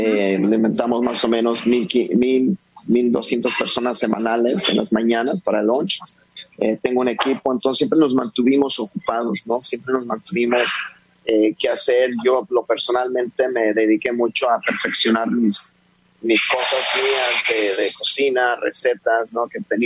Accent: Mexico; algo que me recuerda a mi tierra, a mi mamá, a mis paisanos. Pude viajar, conocer más de México, mi cultura.

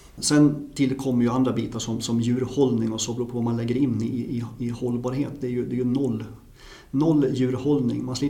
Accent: Dalarna County, Sweden; Men jag är född och uppväxt i Dalarna, och ja, det här med jakt och natur har ju kommit ganska naturligt

